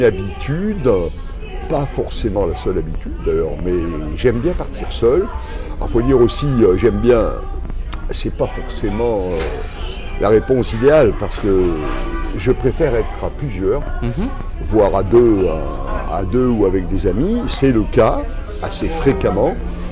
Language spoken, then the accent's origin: French; Auvergne-Rhône-Alpes, France; donc je suis auvergnat d'origine et je suis toujours auvergnat aujourd'hui. Voilà. J'ai 70 ans.